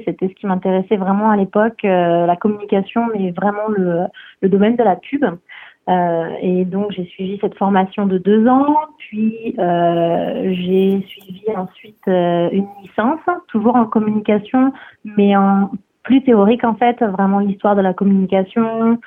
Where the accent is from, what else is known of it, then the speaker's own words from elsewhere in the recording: Centre-Val de Loire, France; Oui, alors j'ai grandi en Touraine. Je ne sais pas si tu connais cette région de France. Ça se situe plutôt dans le centre, mais centre-ouest un petit peu. Donc c'est la fameuse région aussi des châteaux de la Loire